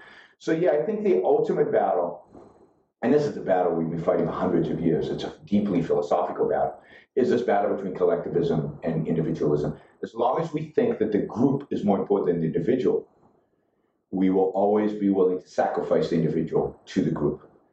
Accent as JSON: {"language": "English", "country": "Israel", "tie": "born or raised there", "said": "Israel, when I was growing up in Israel, Israel was a socialist country."}